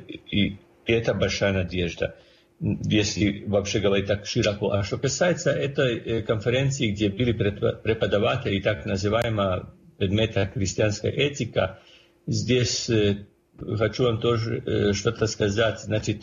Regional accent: Croatia; Даже забыли сказать, что я из Хорватии

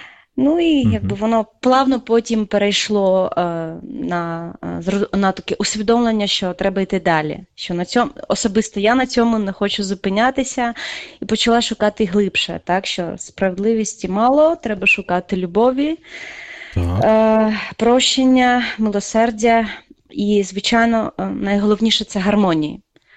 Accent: Sumy, Sumy Oblast, Ukraine; now in Armenia; але більшість свого життя я прожила в Україні, в Сумах, в Сумської області.

